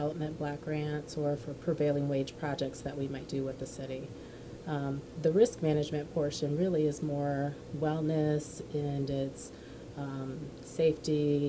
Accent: Norton Shores, Michigan, United States; also born or lived in Muskegon Heights; Originally from Muskegon Heights until I was about 4 years old, and my parents moved out to Norton Shores.

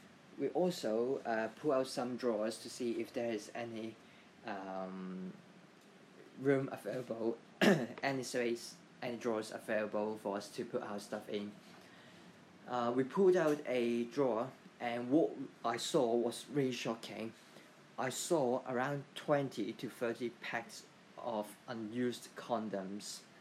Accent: Hong Kong; from Hong Kong.

